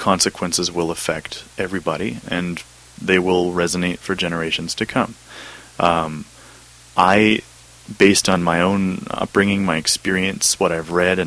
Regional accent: British Columbia, Canada; as a British Columbian

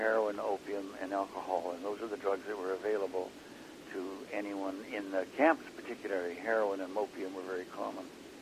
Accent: Vernon, British Columbia, Canada; I grew up in the Okanagan Valley in a small town called Vernon, it was a tiny town. Used to have the biggest army camp in Canada during the Second World War.

